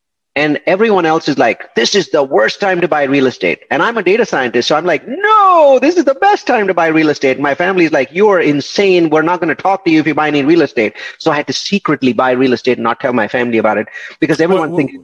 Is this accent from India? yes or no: yes; India; moved away as an adult; Oh yeah, so I'm from India and I came here in 1997 and things are blowing up.